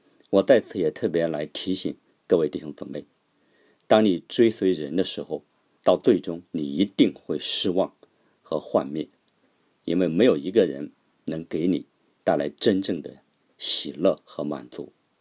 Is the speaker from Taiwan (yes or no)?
no; China; 也就是我们中国人常常佩服的那些所谓才子。